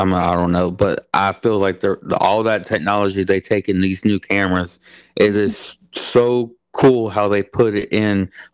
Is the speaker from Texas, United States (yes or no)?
yes; Houston, Texas, United States; now in Bryan, United States; I'm from Houston. I'm still my wife is from around here. I'm still learning. I've been here in Bryan for a couple a year, about a year.